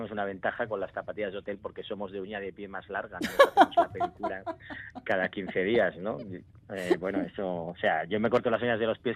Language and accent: Spanish; Catalonia, Spain; como en el fondo soy catalán